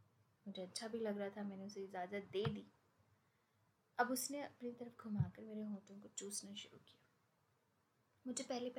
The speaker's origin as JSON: {"language": "Hindi", "town": "Lucknow", "region": "Uttar Pradesh", "country": "India", "said": "मैं लखनऊ की रहने वाली हूँ।"}